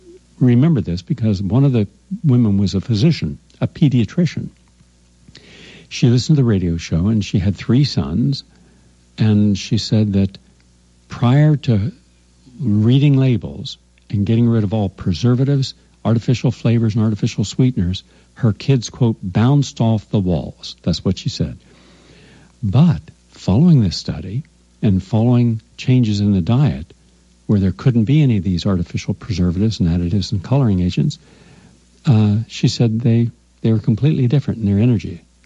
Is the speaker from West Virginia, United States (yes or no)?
yes; Parkersburg, West Virginia, United States; my home state of West Virginia. Now, I can remember growing up right on the banks of the Ohio River, where Parkersburg is